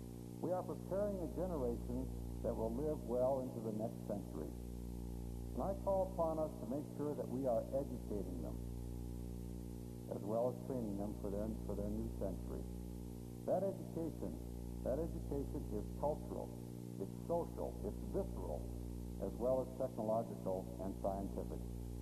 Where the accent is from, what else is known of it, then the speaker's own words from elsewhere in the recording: Detroit, Michigan, United States; Now, Adlai Stevenson paid a visit to my hometown of Detroit during the 1962 election